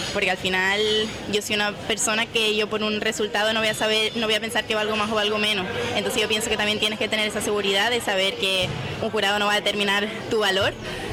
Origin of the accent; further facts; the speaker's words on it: La Vera, Spain; porque yo soy de La Vera, pero realmente no... Que sí, al final he vivido ahí toda mi vida